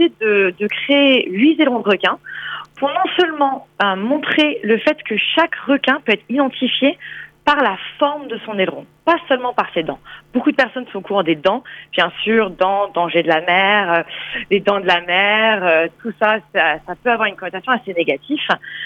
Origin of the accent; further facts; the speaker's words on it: Hong Kong; Je suis née à Hong Kong dans une famille de plongeurs.